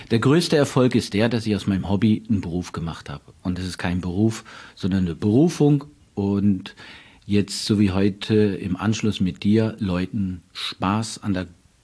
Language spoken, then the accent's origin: German; Northern Germany, Germany; also born or lived in Canada; now in Freiburg, Germany; Ursächlich in Kanada geboren, Norddeutschland aufgewachsen, Freiburger Bobbele, der jetzt mit 35 Jahren in Freiburg lebend